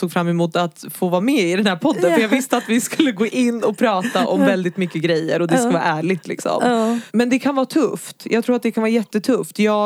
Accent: Södertälje, Stockholm County, Sweden; also born or lived in Gävle; Men jag föddes i Gävle, flyttade från Gävle när jag var 8 till Södertälje. Och där bodde vi kanske, säg 8 år.

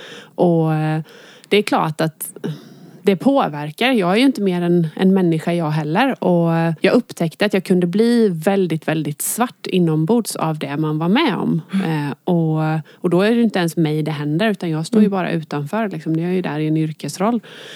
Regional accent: Jönköping, Jönköping County, Sweden; och jag är ifrån Jönköping. Mm. Jag bor där och har bott där större delen av mitt liv.

